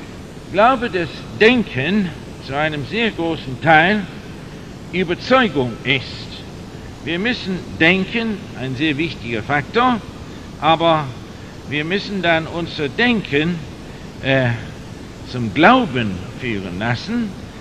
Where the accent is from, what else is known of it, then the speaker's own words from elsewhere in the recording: England, United Kingdom; German is a second language; moved away as an adult; also born or lived in United States / Turkey / Norway; now in Switzerland; ich bin ja Engländer, schon einige Jahre in der Schweiz und viele Jahre in Amerika und Türkei und Bergen in Norwegen gewesen.